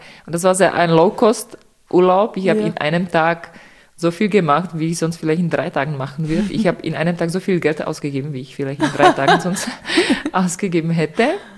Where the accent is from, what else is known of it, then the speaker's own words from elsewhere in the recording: Czechia; now in Austria; ich komme aus Tschechien, ja, das heißt, Österreich ist meine zweite Heimat, und ich liebe Österreich